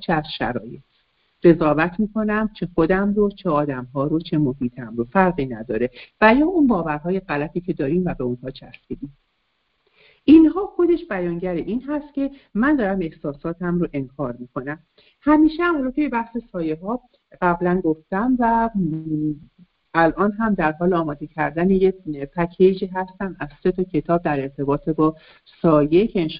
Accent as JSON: {"language": "Persian", "country": "Iran", "tie": "born or raised there", "said": "ما انسانیم و در یک کشوری مثل ایران به دنیا اومدیم، در یک خانواده های سنتی بزرگ شدیم"}